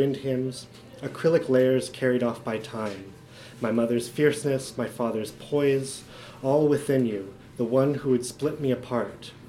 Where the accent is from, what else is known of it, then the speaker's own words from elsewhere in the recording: Vancouver, British Columbia, Canada; I visited my hometown in Vancouver and felt very drawn to the ocean there